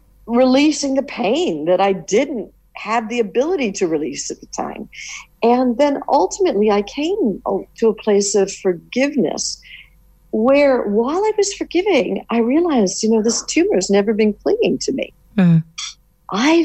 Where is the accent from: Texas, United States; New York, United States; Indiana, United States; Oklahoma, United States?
New York, United States; Now I'm a New Yorker, and I ended up flying to New York as soon as they would let us fly in.